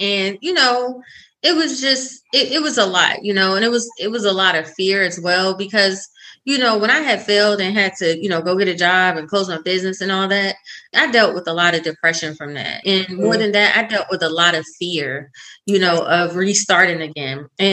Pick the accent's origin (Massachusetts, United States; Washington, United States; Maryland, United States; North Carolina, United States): Maryland, United States; So like I said, again, I'm originally from Maryland, PG County, Maryland.